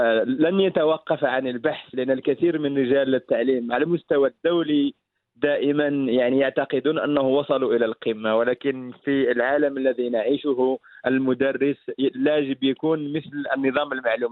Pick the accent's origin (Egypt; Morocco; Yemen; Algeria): Morocco; كنت في المغرب، وطبعا كنت مدرس لغة إنجليزية في المغرب، ولكن الحمد لله في بلدنا المغرب